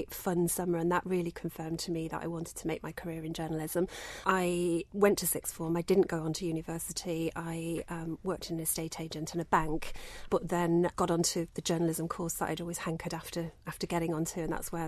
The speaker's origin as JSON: {"language": "English", "town": "Leicester", "region": "East Midlands", "country": "United Kingdom", "tie": "born or raised there", "said": "I learned an awful lot about life growing up in Leicester at that time."}